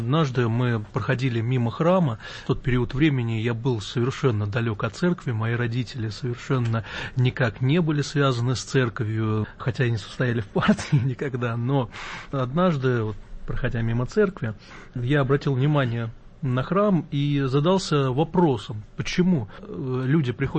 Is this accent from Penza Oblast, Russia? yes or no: yes; Penza, Penza Oblast, Russia; Я поступил из Пензенской епархии, то есть город Пенза.